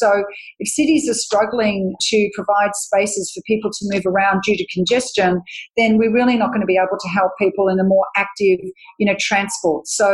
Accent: Australia; And this is where I think as an Australian governments have really done very poorly

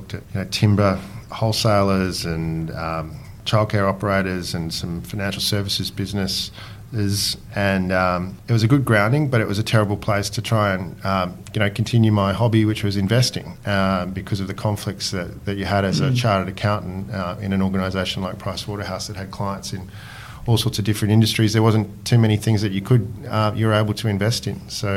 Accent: Brisbane, Queensland, Australia; I grew up in Brisbane, where I suppose funds management and the financial services industry wasn't as big as it is in Sydney and Melbourne.

